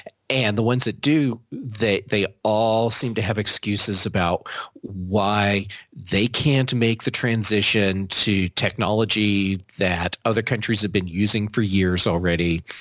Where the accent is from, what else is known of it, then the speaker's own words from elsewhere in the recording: United States; accent: American; I think it's my crazy American accent.